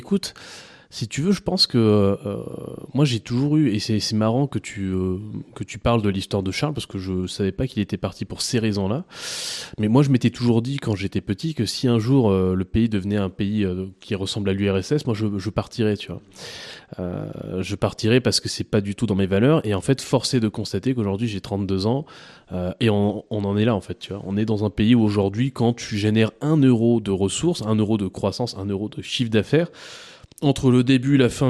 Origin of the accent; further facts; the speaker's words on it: Vannes, Brittany, France; globalement, moi j'ai grandi en France. Je suis né à Vannes, dans le Morbihan, d'une famille de militaires.